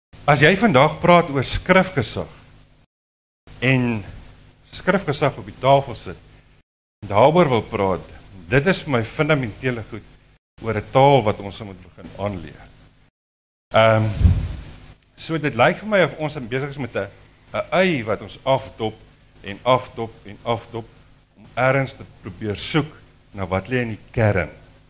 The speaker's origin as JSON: {"language": "Afrikaans", "town": "Paarl", "region": "Western Cape", "country": "South Africa", "said": "ek is hier van die Perl af."}